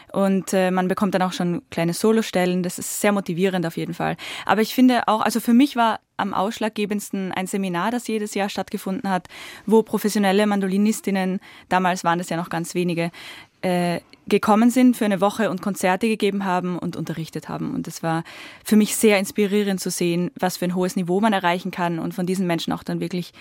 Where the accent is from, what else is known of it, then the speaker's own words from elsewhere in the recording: Styria, Austria; Ja, ich komme aus der Steiermark, das war ein kleiner Ort in der Steiermark in Österreich.